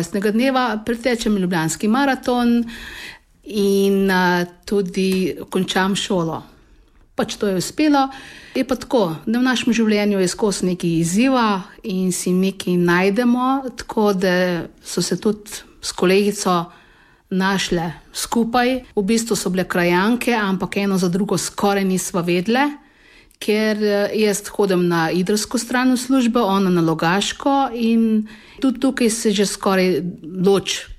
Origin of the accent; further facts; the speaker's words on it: Medvedje Brdo, Central Slovenia, Slovenia; prihajam ravno tako z Medvedjega brda, s kolegico naj vloče 2 kilometra, zračne ali pa poti med nama. Tukaj živim, jaz sem rojena, poročena in živeča.